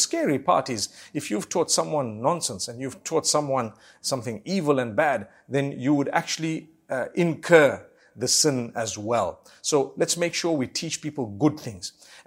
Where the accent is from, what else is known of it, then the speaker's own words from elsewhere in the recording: Zimbabwe; I know I come from Zimbabwe. And back where I come from, sometimes a well dries up in a short time